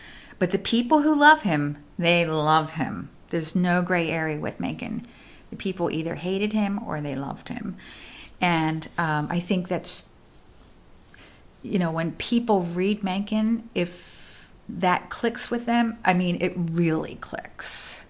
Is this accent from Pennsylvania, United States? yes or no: yes; Philadelphia, Pennsylvania, United States; And as I am from Philadelphia, where museums are sacred places